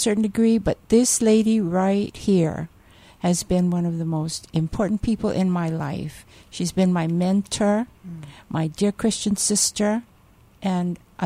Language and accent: English; Hawaii, United States; I grew up actually, my childhood was in Palolo Valley, so that I attended Aliolani School there.